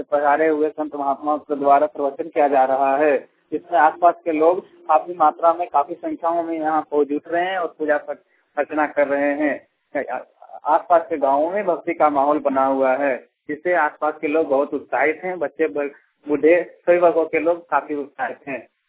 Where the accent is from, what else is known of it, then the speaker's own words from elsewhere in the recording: Katra Tan, Bihar, India; हमारे गांव कटरा टाण में एक यज्ञ का आयोजन किया जा रहा है